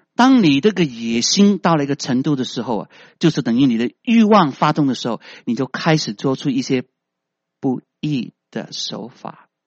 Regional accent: China; 我们中国人说，我要。

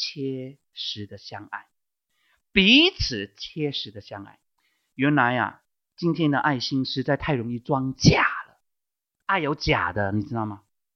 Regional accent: China; 我们中国人呢又吝啬到从来都不讲 I love you， 对吗？

